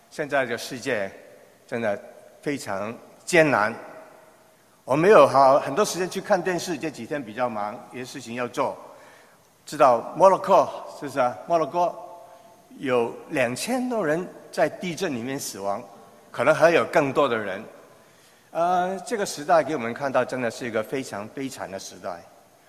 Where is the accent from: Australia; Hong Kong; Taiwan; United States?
Hong Kong; 我在香港长大。60年代、70年代